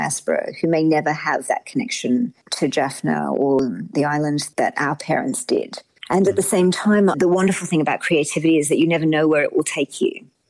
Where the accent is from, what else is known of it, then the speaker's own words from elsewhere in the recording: Australia; also born or lived in London, United Kingdom; I was born in London, raised in Australia, and I've been to Sri Lanka for trips to visit family